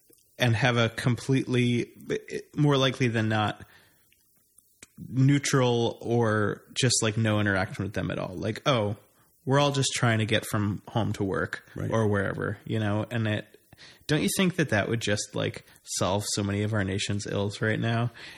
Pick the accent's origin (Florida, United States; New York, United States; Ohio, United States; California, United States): New York, United States; New York City; even growing up in New York and feeling like I've been exposed my whole life to like a diversity of experiences in New York